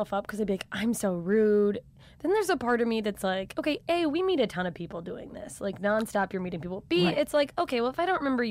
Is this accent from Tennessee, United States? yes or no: no; Alaska, United States; born or raised there